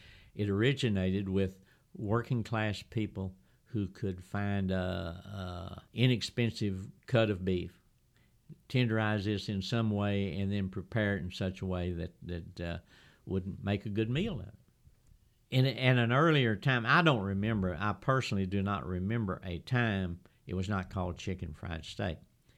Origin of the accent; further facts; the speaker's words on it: Texas, United States; You know, I'm from Texas. I mean, it's blasphemy to put beans in your chili, you know.